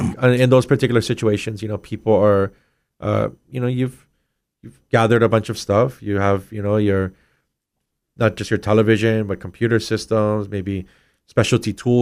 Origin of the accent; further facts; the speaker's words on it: Hawaii, United States; And I'm from Big Island too